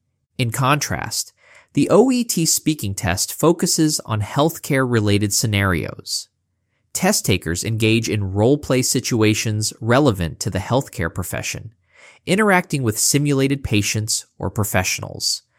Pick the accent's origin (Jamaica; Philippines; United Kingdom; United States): Philippines; I come from the Philippines